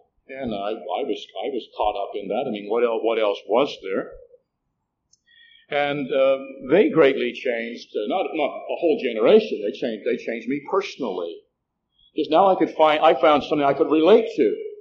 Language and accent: English; Saint John, New Brunswick, Canada; I'm from St. John, New Brunswick, which is a province of Canada, not a city in New Jersey. That's a city of about 100,000 population. And I was the oldest of seven children.